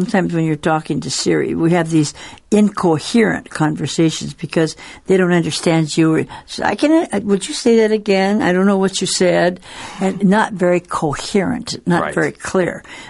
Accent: Seattle, Washington, United States; Well, kind of, you know, since I'm from Seattle, I kind of have to give Amazon a little push.

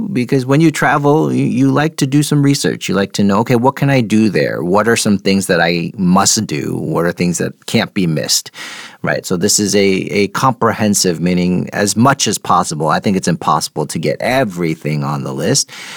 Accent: New York, United States; So, for example, I'm from New York, and if you think about traveling to New York, someone you might pay for.

